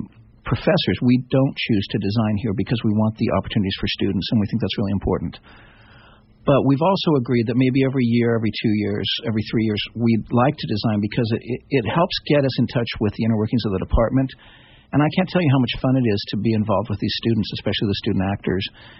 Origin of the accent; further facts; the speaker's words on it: Reno, Nevada, United States; I grew up in Reno.